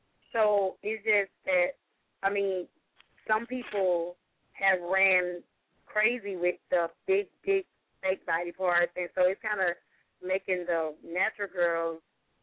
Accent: Georgia, United States; And I'm from Georgia, from the country.

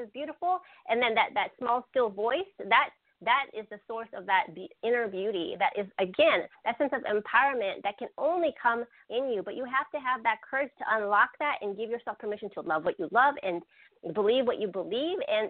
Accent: Philippines; I went back to the Philippines. I'm Filipino.

